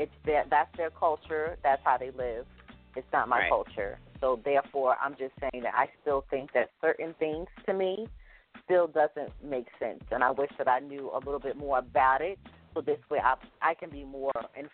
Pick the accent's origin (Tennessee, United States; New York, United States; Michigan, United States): New York, United States; me, I'm from New York. This is all I know.